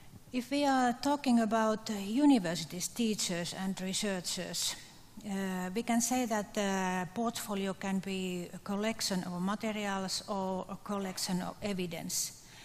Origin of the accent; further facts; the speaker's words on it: Finland; English is a second language; I come from Finland.